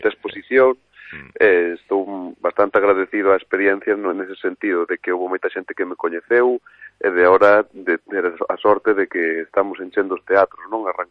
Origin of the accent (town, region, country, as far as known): Portomarín, Galicia, Spain